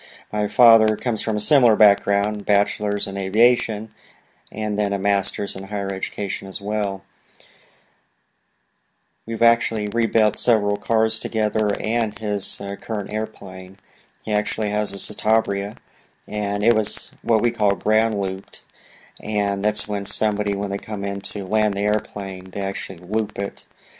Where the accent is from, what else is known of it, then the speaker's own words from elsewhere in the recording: Carbondale, Illinois, United States; I was born and raised in Carbondale, Illinois. My mother was actually raised in Kansas, and my father was born and raised in Alton, Illinois, which is about 20-30 minutes from St. Louis.